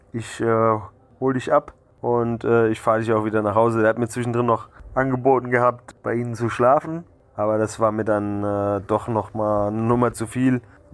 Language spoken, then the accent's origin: German; Germany